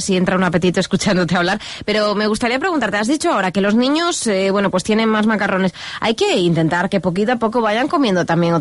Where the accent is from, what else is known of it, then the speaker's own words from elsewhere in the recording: Cáceres, Extremadura, Spain; los mejores embajadores somos los propios extremeños y cacereños.